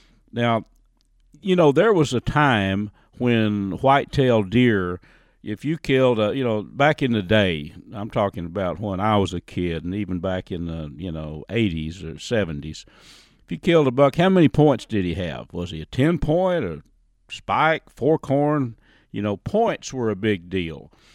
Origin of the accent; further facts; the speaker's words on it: Texas, United States; rather be than right up here in Northeast Texas and hunting and fishing. It's just, well, it's home. I was raised in Red River County, you know.